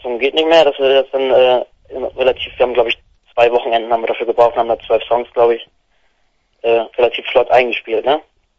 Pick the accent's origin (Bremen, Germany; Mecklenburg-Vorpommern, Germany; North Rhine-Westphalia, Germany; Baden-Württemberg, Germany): Mecklenburg-Vorpommern, Germany; es gab so einen MV-Tag bei uns in Mecklenburg-Vorpommern